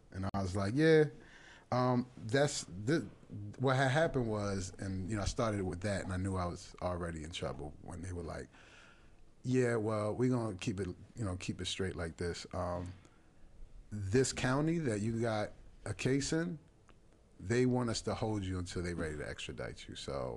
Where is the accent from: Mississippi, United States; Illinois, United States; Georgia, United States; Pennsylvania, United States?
Pennsylvania, United States; Philadelphia; born there; Specifically, I was born in Logan, which is a section within Northern Philadelphia, 15th Street.